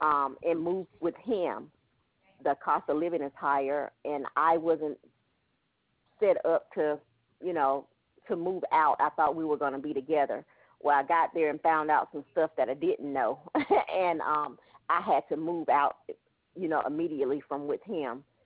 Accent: Alabama, United States; also born or lived in New Haven, Connecticut; And I took the job here because my mother, I am from Alabama, and my mom had gotten ill.

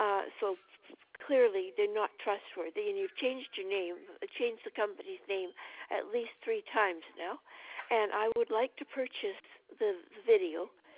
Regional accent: Nova Scotia, Canada; And I'm a Canadian, so my postal code is B4, V as in Victor, 4H1.

